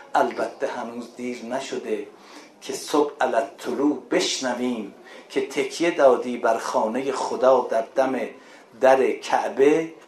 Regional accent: Iran; گفتم من دانشجو ایرانی هستم

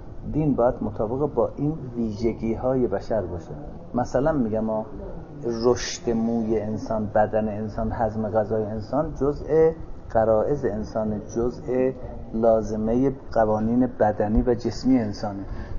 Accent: Iran; ما ایرانی هستیم

